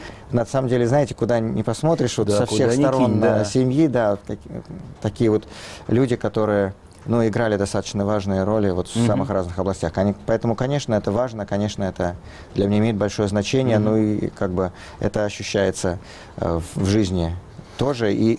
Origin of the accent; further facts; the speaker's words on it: Moscow, Russia; Он, собственно говоря, вот переехал в Москву, вот с тех пор наша семья, мы москвичи